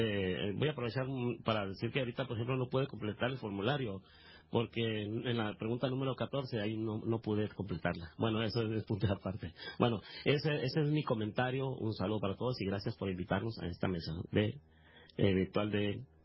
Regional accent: Hermosillo, Sonora, Mexico; yo soy ciego, soy de acá de Hermosillo, Sonora

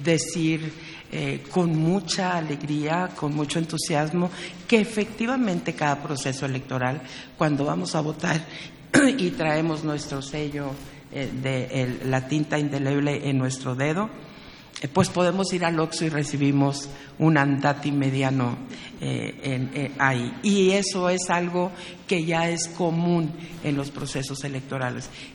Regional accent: Mexico; de compromiso de mexicano, que sabemos que somos mexicanos

